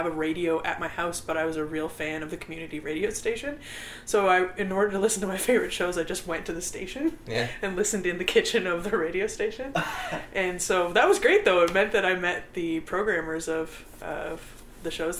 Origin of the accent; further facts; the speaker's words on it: Peterborough, Ontario, Canada; I'm from Peterborough, and I was going to university there